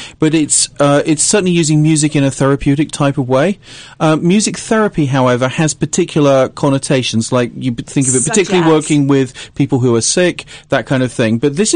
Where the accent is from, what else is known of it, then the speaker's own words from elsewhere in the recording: United Kingdom; I'm actually British.